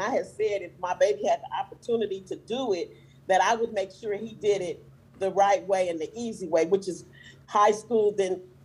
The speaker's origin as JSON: {"language": "English", "town": "Oakland", "region": "California", "country": "United States", "tie": "born or raised there", "said": "Everybody think it's tough, but it's really not."}